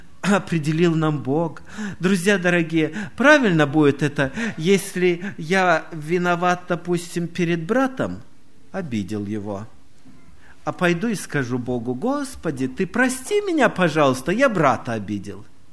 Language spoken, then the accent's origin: Russian; Omsk Oblast, Russia; Вот где я вырос в селе, в Омской области